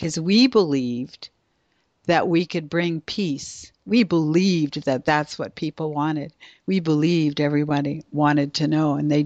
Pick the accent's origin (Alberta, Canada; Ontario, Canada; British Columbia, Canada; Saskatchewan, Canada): British Columbia, Canada; Vancouver; I'm from Vancouver, BC, and we were running draft dodgers through the borders